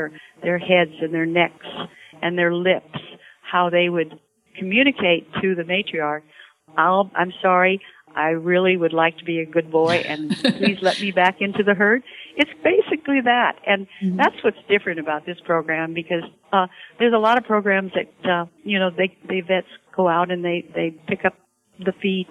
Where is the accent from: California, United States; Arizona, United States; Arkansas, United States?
California, United States; Salinas; But I was raised in Salinas